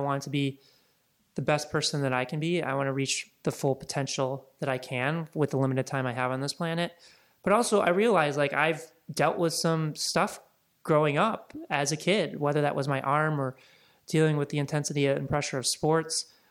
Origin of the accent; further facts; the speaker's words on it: Midwest, United States; also born or lived in Laguna; now in Los Angeles, United States; growing up in the Midwest, and then I lived in Laguna for about 3.5-4 years